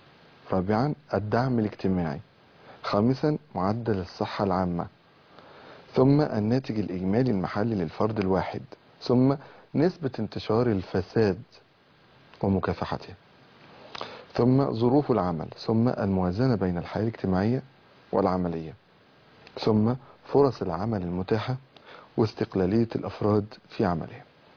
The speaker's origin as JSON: {"language": "Arabic", "country": "Egypt", "said": "أنت شغوف بأن تعرف ترتيب بلدنا مصر"}